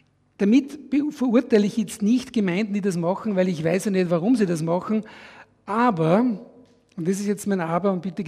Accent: Austria; Ich als Österreicher darf hier in der Schweiz predigen

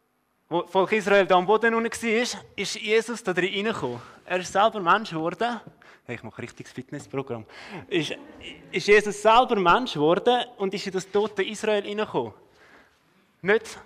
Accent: Switzerland; das ist das grösste Problem an mir selber und bei uns in der Schweiz, dass wir einfach zu viel haben.

